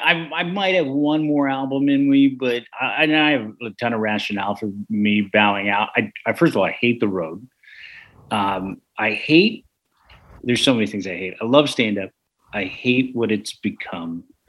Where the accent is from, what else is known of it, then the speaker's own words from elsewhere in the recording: San Francisco, California, United States; Like, and I grew up in San Francisco. I never learned how to drive a stick.